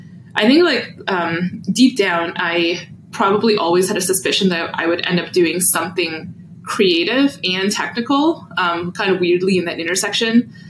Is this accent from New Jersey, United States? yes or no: yes; New Jersey, United States; now in Toronto, Canada; I'm currently based in Toronto in Canada, although I am originally from New Jersey.